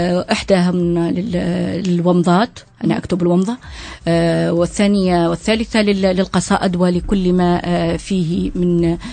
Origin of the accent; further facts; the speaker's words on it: Sousse, Sousse Governorate, Tunisia; أصيل من الساحلين، ولكن ولدت وترعرعت ودرست في سوسة، مدرسة تركية لسيلانيكس. نتنفس سوسة، نحب سوسة